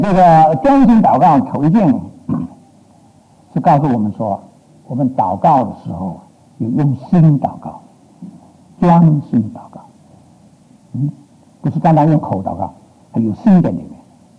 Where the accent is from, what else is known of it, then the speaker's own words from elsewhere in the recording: Fuzhou, Fujian, China; 我们福州人呢，去这个鱼园呢，也去过没有？